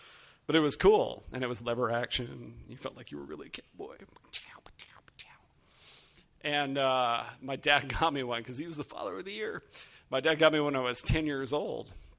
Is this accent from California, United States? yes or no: no; Wyoming, United States; I'm from Wyoming, for those of you who don't know.